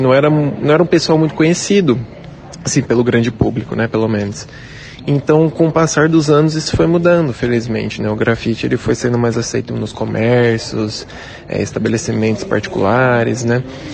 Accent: Peruíbe, São Paulo, Brazil; moved away; eu sou de Peruíbe, na verdade, né? Fica litoral sul de São Paulo. Eu mudei pra cá em 2010

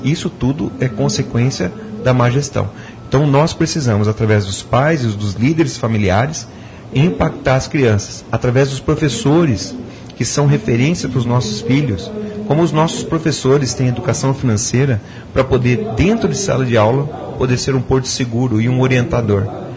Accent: Maringá, Paraná, Brazil; Nós somos de Maringá, e Maringá tem que ser diferente.

